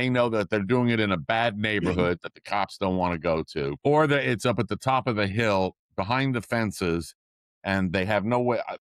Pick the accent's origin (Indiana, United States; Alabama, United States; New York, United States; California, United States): New York, United States; and I grew up in New York, so boy, that was full of BS